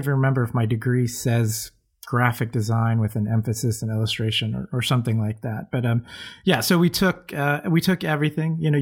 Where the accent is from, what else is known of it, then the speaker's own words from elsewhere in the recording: San Jose, California, United States; now in Sacramento, United States; I grew up in San Jose, California. So Silicon Valley.